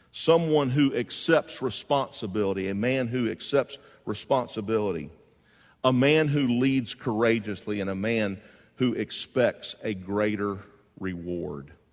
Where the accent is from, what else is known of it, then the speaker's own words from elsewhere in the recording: Jacksonville, Florida, United States; My mom and dad, we grew up in Jacksonville.